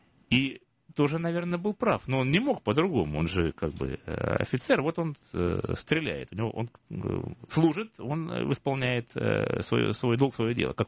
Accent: Don, Russia; Я просто немножко знаю эти донские места, как уроженец тех краев.

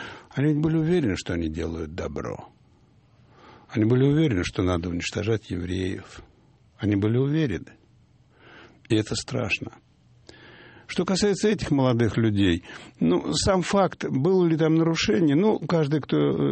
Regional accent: Oryol, Oryol Oblast, Russia; когда Орел освободили, это мой родной город

